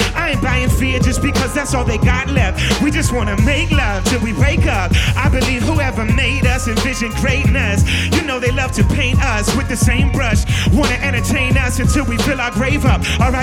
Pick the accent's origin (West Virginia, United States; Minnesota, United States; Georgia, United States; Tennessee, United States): Minnesota, United States; Minneapolis; I'm from Minneapolis, Minnesota, from the Rhymesayers crew.